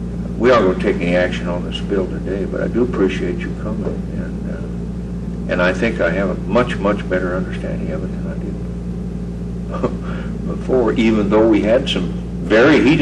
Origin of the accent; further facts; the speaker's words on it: Amarillo, Texas, United States; born there; I'm an American citizen. I was born in Amarillo, Texas, but I'm an American citizen, same as you are.